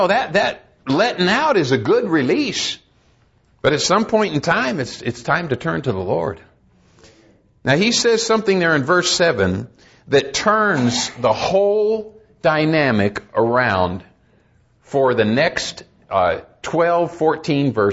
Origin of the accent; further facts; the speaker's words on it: Arizona, United States; And I'm from Arizona. We don't have possums in Arizona.